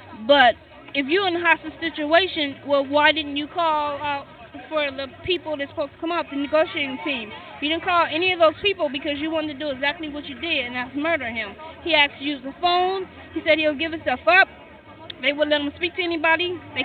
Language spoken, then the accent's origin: English; Compton, California, United States; Compton, California.